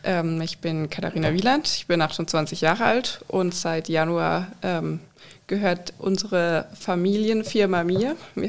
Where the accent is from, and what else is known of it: Baden-Württemberg, Germany